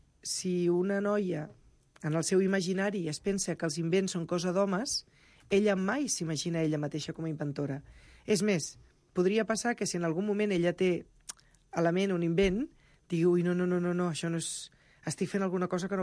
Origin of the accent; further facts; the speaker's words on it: Sant Boi de Llobregat, Catalonia, Spain; jo soc de Sant Boi